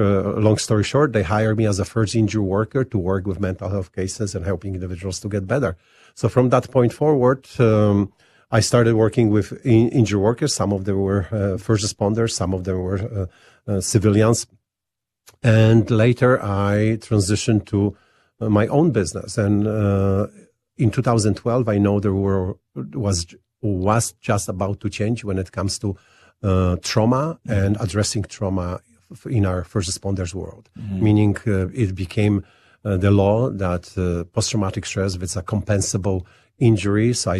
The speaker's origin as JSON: {"language": "English", "country": "Poland", "moved": "yes", "lives_now": "Winnipeg, Canada", "said": "When I came to Winnipeg, I mentioned when I immigrated from Poland to Canada, and I landed in beautiful city Winnipeg."}